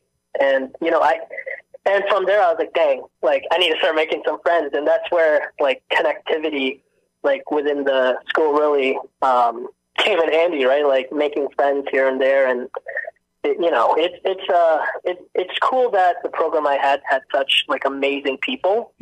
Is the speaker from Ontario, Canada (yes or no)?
yes; Brampton, Ontario, Canada; also born or lived in Montreal; Born in Montreal. And then I grew up in Brampton.